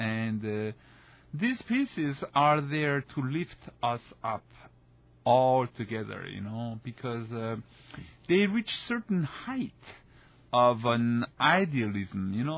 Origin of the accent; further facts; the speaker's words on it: Paris, Île-de-France, France; moved away as an adult; studying at Indiana University was very different from growing up in Paris